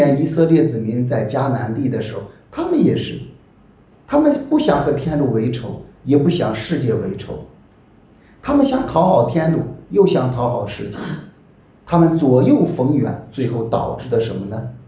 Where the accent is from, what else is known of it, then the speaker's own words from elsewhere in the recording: China; 我们中国人特别注重面子